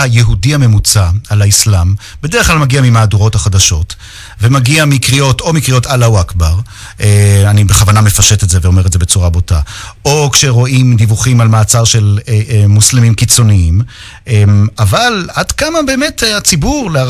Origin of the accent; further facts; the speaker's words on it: Haifa, Haifa District, Israel; אני תושב יליד חיפה